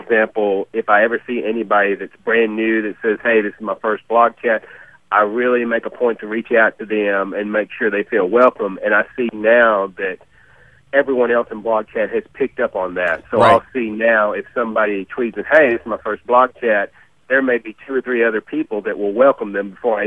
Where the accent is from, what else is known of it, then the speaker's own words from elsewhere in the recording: Alabama, United States; I'm from Alabama, actually.